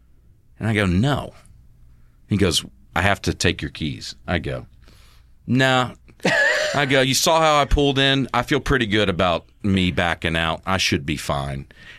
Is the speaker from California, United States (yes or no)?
no; Montgomery, Alabama, United States; I'm from Montgomery, Alabama, where you very rarely have to parallel park places.